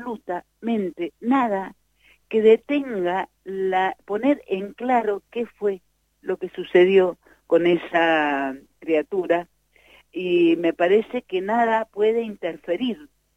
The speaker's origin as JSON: {"language": "Spanish", "region": "Mendoza", "country": "Argentina"}